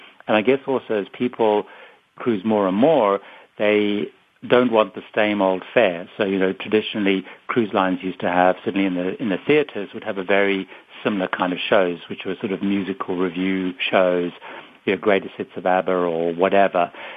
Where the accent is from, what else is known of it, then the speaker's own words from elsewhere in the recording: Zimbabwe; now in London, United Kingdom; I grew up in Africa. I was actually born in Africa, in Zimbabwe, so I was kind of miles away from anywhere.